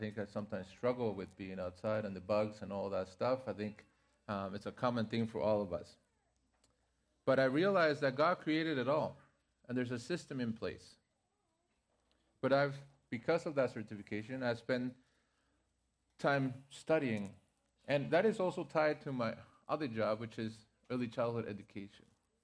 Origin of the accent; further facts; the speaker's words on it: Mexico City, Mexico; moved away; also born or lived in Toronto, Canada; I think most of you guys know that I was born in Mexico City. I grew up in the city. And from Mexico, I moved to Toronto, another urban center.